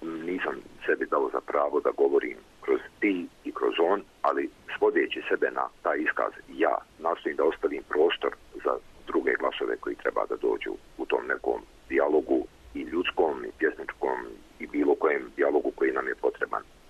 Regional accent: Zenica, Federation of Bosnia and Herzegovina, Bosnia & Herzegovina; premda sam rođen u Zenici i odrastao tamo, dobar dio djetinjstva provodio sam u Štocu, pošto mi je mati Štočanka bila, pa smo išli redovno, znači provodili se ljetni raspusti dolje, zimi išlo i tako dalje, tako da sam vezan za taj prostor Hercegovine

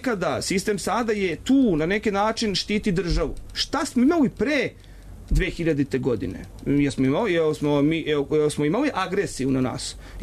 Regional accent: Zemun, Belgrade, Serbia; Ja sam iz Zemuna.

